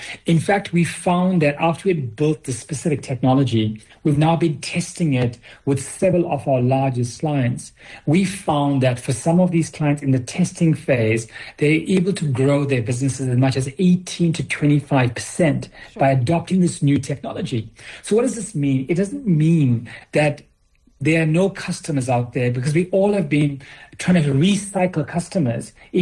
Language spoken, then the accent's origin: English; Chatswood, New South Wales, Australia; So I grew up in Chatswood, and we grew up with streets that had numbers and not names.